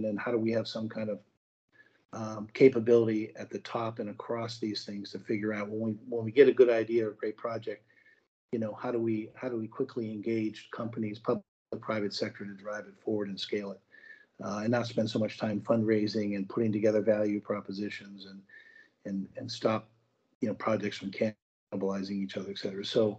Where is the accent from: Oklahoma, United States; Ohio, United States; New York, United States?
Ohio, United States; Youngstown; America Makes Institute for Additive Manufacturing in Youngstown, Ohio, which is my hometown